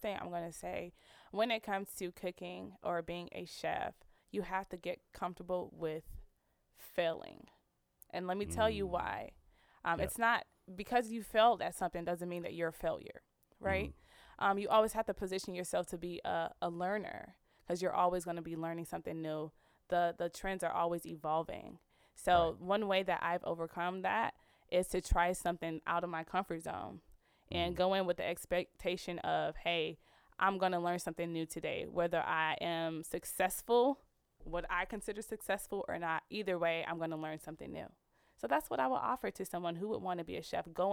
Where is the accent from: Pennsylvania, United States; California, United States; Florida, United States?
Florida, United States; Miami; I'm from Miami, Dade County.